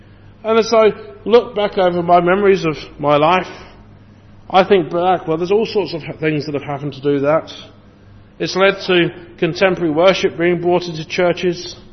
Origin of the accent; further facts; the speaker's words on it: England, United Kingdom; Now, I'm an Englishman